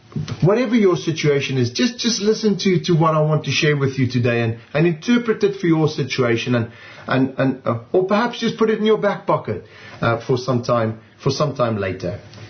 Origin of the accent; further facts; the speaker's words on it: South Africa; now in United Kingdom; I'm from South Africa, born and bred. I first came to the UK on a rugby tour to Cardiff in 1997.